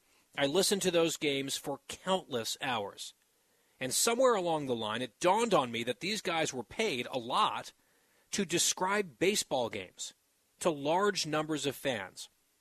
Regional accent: United States; even though I was born and raised as an American, I'd spent relatively little time in my home country until that point. As I adjusted to my new life and school in northern New Jersey

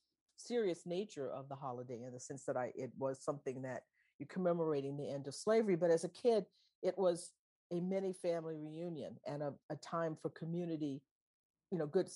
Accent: Texas, United States; Well, growing up, it was primarily a fun family holiday that I look forward to.

